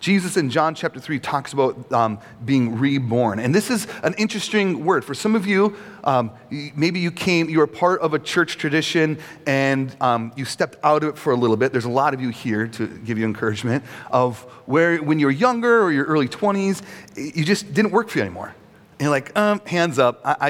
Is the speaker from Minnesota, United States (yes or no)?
yes; Cloquet, Minnesota, United States; born there; Like, I was born in Cloquet, Minnesota.